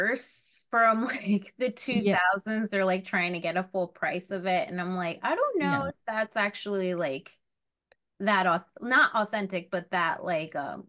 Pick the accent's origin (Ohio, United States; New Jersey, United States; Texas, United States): New Jersey, United States; I was a mall girl because I'm from Northern New Jersey.